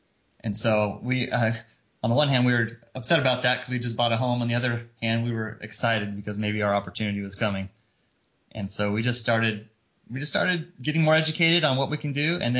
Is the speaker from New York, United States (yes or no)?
no; New Mexico, United States; also born or lived in Colorado; Yeah, I was actually born in Colorado, which is kind of why we chose that. I have some roots there. Okay. But I was raised in New Mexico.